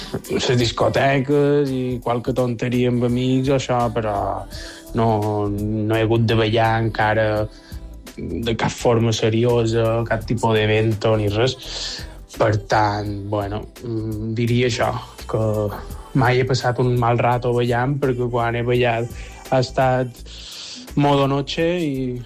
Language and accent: Catalan; Palma, Balearic Islands, Spain; de Palma.